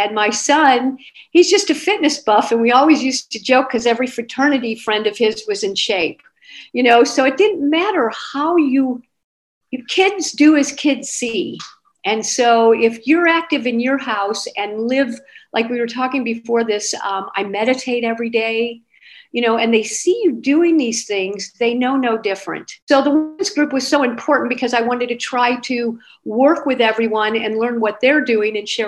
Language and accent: English; St. Louis, Missouri, United States; She's been ever, and we're both from St. Louis.